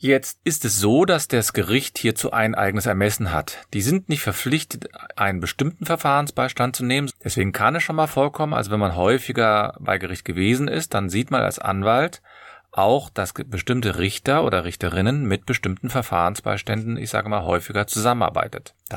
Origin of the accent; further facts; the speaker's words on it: Cologne, North Rhine-Westphalia, Germany; ich komme aus Köln, ich bin Fachanwalt für Familienrecht